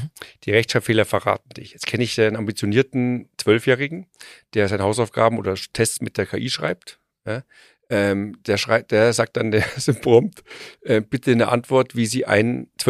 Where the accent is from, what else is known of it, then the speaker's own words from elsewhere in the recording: Bavaria, Germany; Ich bin aus Bayern.